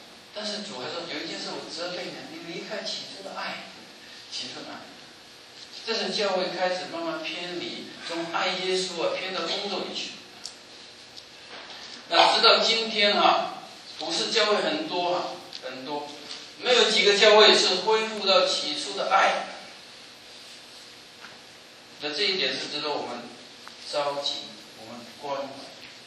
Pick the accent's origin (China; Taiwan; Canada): China; now in United States; 我们来到美国，经过10年、20年努力，各个人在物质上都丰富起来。只要你不懒惰，我们中国人每一个人都可以把房子买下。